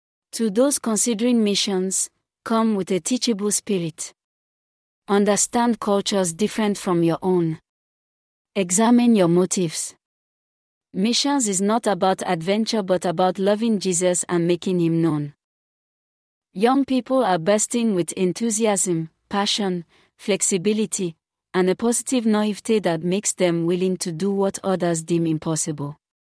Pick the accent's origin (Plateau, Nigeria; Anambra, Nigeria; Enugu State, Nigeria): Plateau, Nigeria; Jos; I am originally from Gom State but was born and raised in Jos, Plateau State, Nigeria.